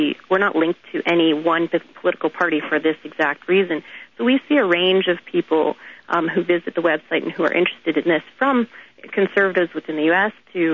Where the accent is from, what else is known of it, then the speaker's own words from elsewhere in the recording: Canada; That's fine, but I'm Canadian, so to me it was a very Democrat-focused organization